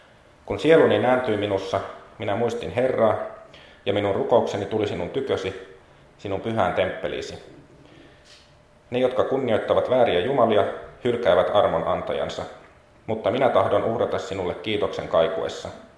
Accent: Helsinki, Uusimaa, Finland; also born or lived in Inari / Oulu; now in Veteli, Finland; ja mä oon alun perin kotoisin Helsingistä ja sitten oon 2 vuotta asunut Inarissa, jossa opiskelin saamen kieltä. Sitten 5 vuotta Oulussa, jossa tapasin veteliläisen nykyisen vaimoni. Ja sitten nyt ollaan asuttu Vetelissä viimeiset 5 vuotta

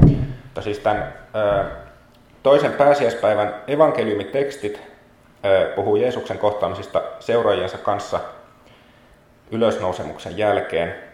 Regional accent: Helsinki, Uusimaa, Finland; also born or lived in Inari / Oulu; now in Veteli, Finland; ja mä oon alun perin kotoisin Helsingistä ja sitten oon 2 vuotta asunut Inarissa, jossa opiskelin saamen kieltä. Sitten 5 vuotta Oulussa, jossa tapasin veteliläisen nykyisen vaimoni. Ja sitten nyt ollaan asuttu Vetelissä viimeiset 5 vuotta

